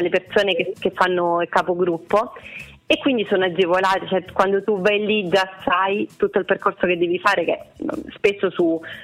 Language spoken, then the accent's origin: Italian; Rome, Lazio, Italy; io sono da Roma